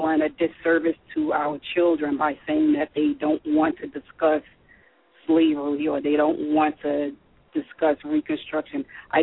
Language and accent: English; Brownsville, New York, United States; I am one of those people who moved out of, LaShawn and I grew up in Brownsville. I moved out of Brownsville. And I am in a predominantly white neighborhood now.